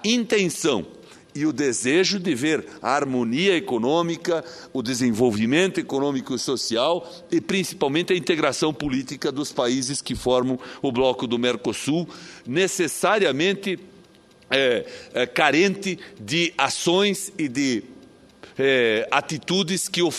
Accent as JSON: {"language": "Portuguese", "region": "Santa Catarina", "country": "Brazil", "said": "principalmente no caso do sul do Brasil, de onde eu venho. Santa Catarina, nós sabemos, é um estado que tem muitos negócios com o Paraguai."}